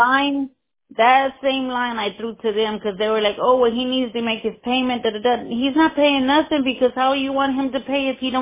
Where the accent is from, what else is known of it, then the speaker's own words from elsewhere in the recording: Houston, Texas, United States; I always, because I'm from Houston. I'm from Houston. I'm Houston.